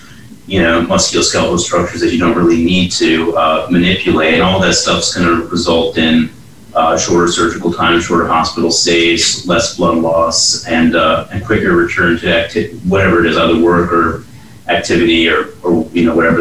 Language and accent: English; Georgia, United States; I'm the newest neurosurgeon to join GNS in Athens. And I'm from the Metro Atlanta area.